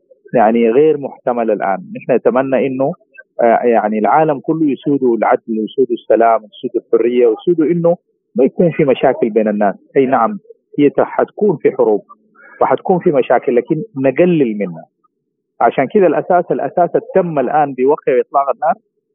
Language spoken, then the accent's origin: Arabic; Sudan; إحنا دارين كسودانيين نقعد مع بعض نحل مشاكلنا مع بعض